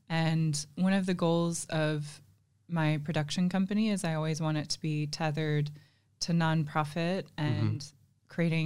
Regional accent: Michigan, United States; accent: Michigan; I grew up in Michigan, but okay. I really hated the Michigan accent.

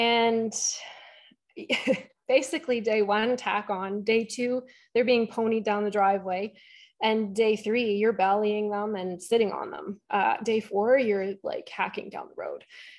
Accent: Etobicoke, Ontario, Canada; also born or lived in Loretto; I grew up in Etobicoke. When I was also 18, my parents and I moved out of the city and we bought our first farm, and it was near Loretto, near Alliston.

